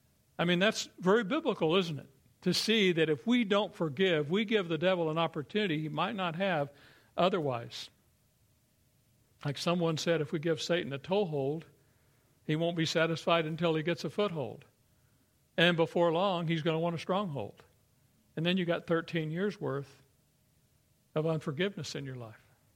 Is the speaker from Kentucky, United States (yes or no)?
yes; Kentucky, United States; And because I'm from Eastern Kentucky and he was from the hills of West Virginia, we hit it off.